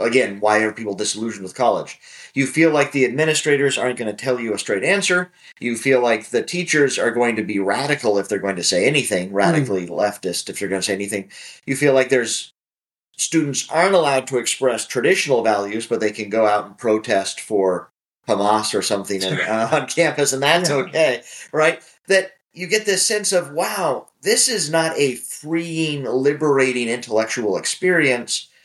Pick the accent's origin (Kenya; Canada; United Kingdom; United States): United States; Wyoming; when I was growing up in Wyoming, liberal arts education, classical learning education was not something that was on my radar.